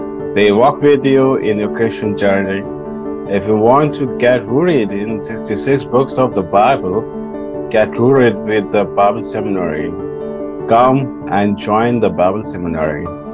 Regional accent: New Delhi, Delhi, India; from New Delhi, India.

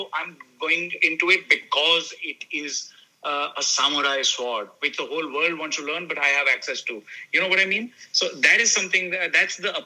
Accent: India; English is a second language; thing I had which was different than my other fellow designers was my upbringing and my experience as an Indian.

